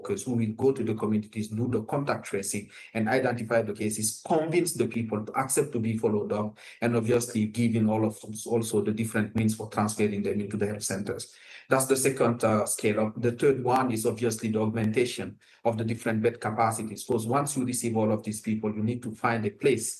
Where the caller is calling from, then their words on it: Bunia, Ituri, DR Congo; And I'm here calling from Bunia, where we are facing the same situation.